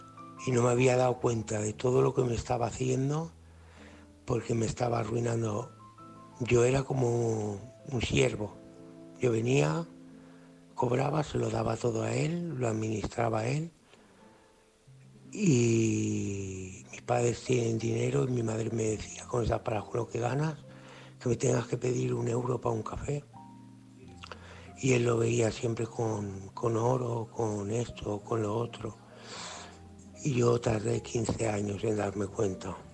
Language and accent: Spanish; Alcoy, Valencian Community, Spain; soy de Alcoy.